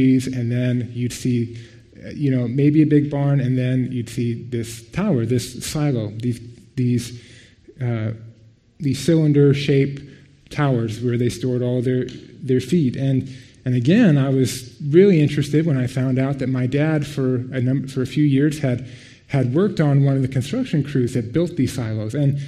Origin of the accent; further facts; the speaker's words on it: United States; Many of you know I grew up in the States, in several different places across the States, but both of my parents grew up in Minnesota, and that's where all of my grandparents were and all of my relatives